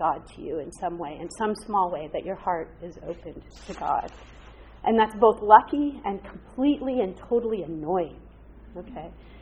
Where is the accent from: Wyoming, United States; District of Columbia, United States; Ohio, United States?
Wyoming, United States; Casper; A lot of you know that my father was a rodeo cowboy. I was born in Casper, Wyoming. I come by these boots honestly, right? I grew up in these wide open spaces, which you just don't see here